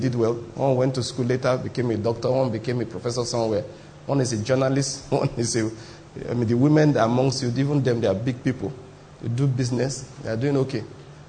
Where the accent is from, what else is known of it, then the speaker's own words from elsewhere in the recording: Ondo, Nigeria; I'm from Ondo State. My brother used to stay with me in Enugu.